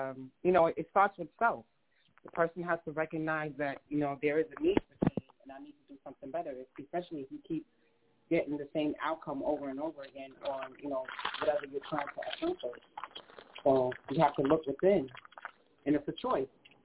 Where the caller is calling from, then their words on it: Texas, United States; also born or lived in Brooklyn; I'm calling from Texas by way of Brooklyn.